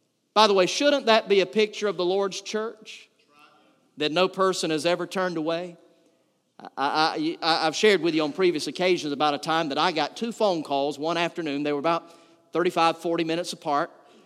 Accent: Valdosta, Georgia, United States; Where I grew up over in Valdosta, our nickname was the Azalea City.

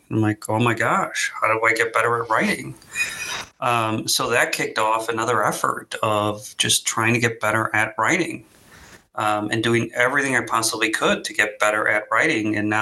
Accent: Mexico; We come from Mexico, and that just was not normal.

